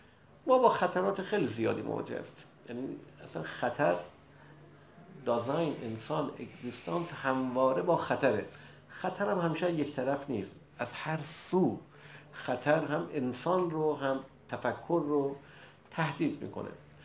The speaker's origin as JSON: {"language": "Persian", "country": "Iran", "said": "به عنوان یه ایرانی"}